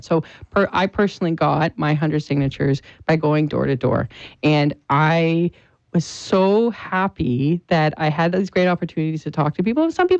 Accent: Canada; But one great thing about being Canadian is you take care of your neighbors, regardless of their color or creed

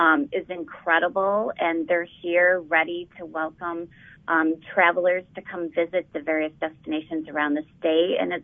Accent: Michigan, United States; You know, I'm born and raised in Michigan and have had the honor to work on the Pure Michigan campaign for the last 13 years.

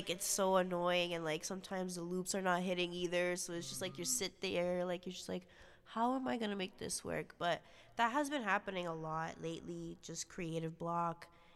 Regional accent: Antigua & Barbuda; now in Toronto, Canada; Okay, so we can start back from the country I was born. I was born in Antigua. I came here 7 years ago. And back home, I was part of the choir.

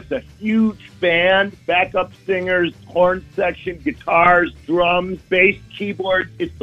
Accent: Wisconsin, United States; We are. We're all from Dane County, Wisconsin.

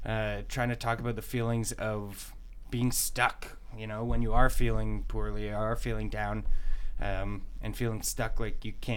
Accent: Oshawa, Ontario, Canada; we're from Ontario, more specifically Oshawa, Ontario.

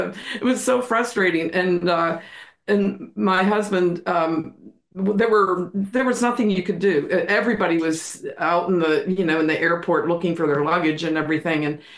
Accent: Pittsburgh, Pennsylvania, United States; I grew up in Millvale in Pittsburgh, the area of Pittsburgh.

